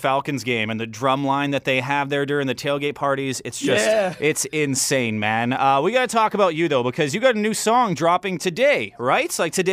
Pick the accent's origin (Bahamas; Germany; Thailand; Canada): Canada; Saskatoon, Saskatchewan; Hey, I'm from Saskatoon. We're like 2,000 miles away. It's a completely different world over here.